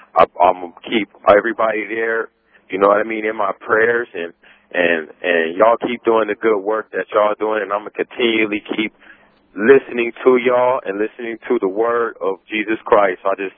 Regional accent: California, United States; moved away as an adult; Right now, because I'm from Southern California, me and my wife, and we moved up here because my wife got a job, and now I'm working.

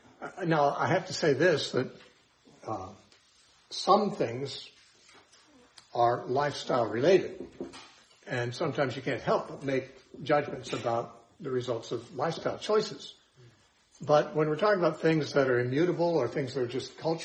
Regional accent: California, United States; I think growing up in California and so forth, we probably don't have much of that.

